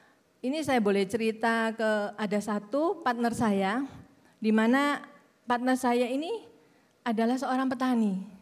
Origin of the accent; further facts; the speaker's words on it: Surabaya, East Java, Indonesia; now in Bali, Indonesia; saya ini arek Surabaya tapi saya tinggal di Bali.